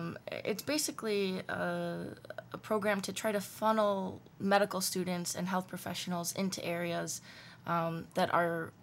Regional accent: South New Berlin, New York, United States; I'm from South New Berlin, New York.

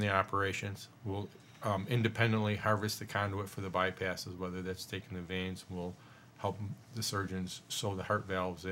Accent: Syracuse, New York, United States; back to Syracuse, New York.

